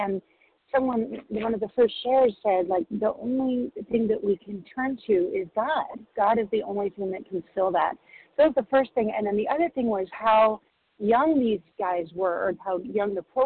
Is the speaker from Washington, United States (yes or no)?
yes; Washington, United States; I'm from Washington State.